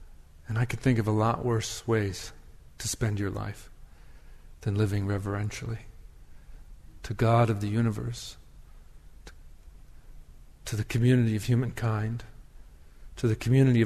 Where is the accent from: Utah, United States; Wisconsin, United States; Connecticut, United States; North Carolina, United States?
Wisconsin, United States; And where I grew up in Wisconsin, I was raised by a mother who taught me to have great reverence and love for the forests.